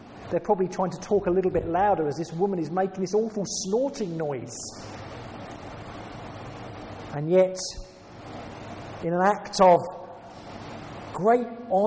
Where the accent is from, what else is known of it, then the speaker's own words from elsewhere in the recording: England, United Kingdom; I'm British, I'm English, the stiff upper lip